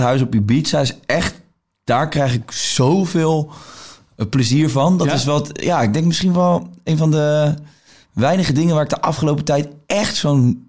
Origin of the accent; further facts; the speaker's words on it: Rotterdam, South Holland, Netherlands; also born or lived in Bangkok, Thailand; ik ben een stadsjongen. Ik kom uit Rotterdam en ik heb dat altijd leuk gevonden.